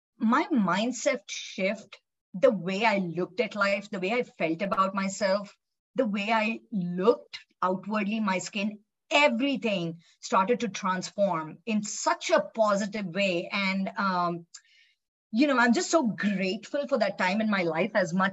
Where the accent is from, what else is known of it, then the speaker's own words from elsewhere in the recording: India; I was born and raised in India